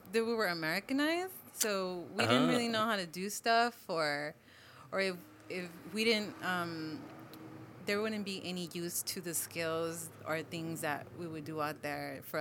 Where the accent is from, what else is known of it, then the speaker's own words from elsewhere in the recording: Los Angeles, California, United States; So yeah, born and raised in East LA. I'm first generation. My parents migrated from Michoacán, Mexico, in the late 70s. And, you know, we landed here